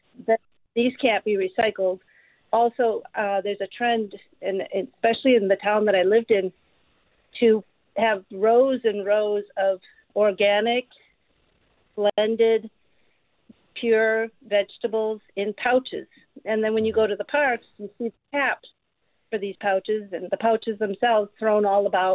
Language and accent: English; Madison, Wisconsin, United States; also born or lived in California; One is that I just came from California, where I was living for many years. I'm from Madison.